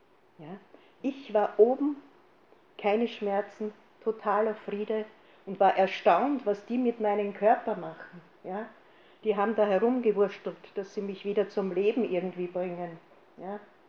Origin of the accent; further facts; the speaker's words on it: Eggenburg, Lower Austria, Austria; wir kommen aus dem Waldviertel, Eckenburg, Horner Bezirk, Grenze, an der tschechischen Grenze sozusagen, grenznahe